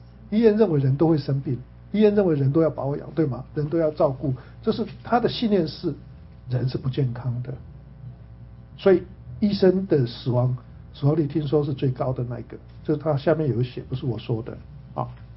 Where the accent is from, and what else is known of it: China